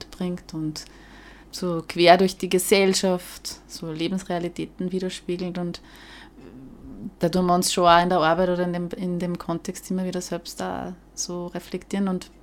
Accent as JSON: {"language": "German", "town": "Marchtrenk", "region": "Upper Austria", "country": "Austria", "tie": "born or raised there", "accent": "Upper Austrian dialect", "said": "dass ich Dialekt, oberösterreichischen Dialekt reden kann, obwohl es natürlich gleichzeitig witzig war, weil ich bin in Machtrenk aufgewachsen mit einem Papa aus Persien, Perser."}